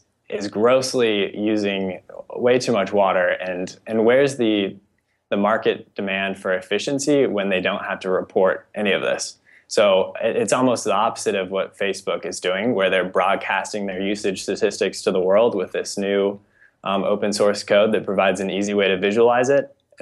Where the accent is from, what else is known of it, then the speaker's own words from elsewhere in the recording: Colorado, United States; As I mentioned, I'm from Colorado, and in the West, there's a saying